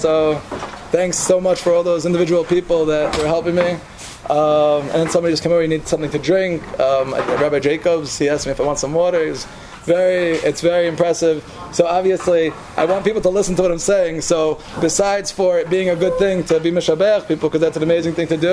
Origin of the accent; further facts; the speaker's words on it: Brooklyn, New York, United States; because I grew up in Brooklyn, and in Brooklyn I never heard the name Chavos of Avos.